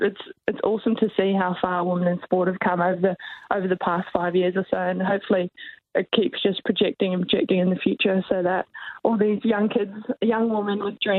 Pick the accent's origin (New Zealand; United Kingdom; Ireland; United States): New Zealand; I was part of the Australian team as a Kiwi